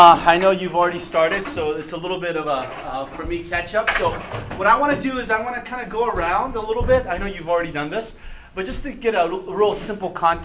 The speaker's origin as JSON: {"language": "English", "town": "Irvine", "region": "California", "country": "United States", "tie": "born or raised there", "said": "So growing up in Irvine, in a predominantly Anglo culture"}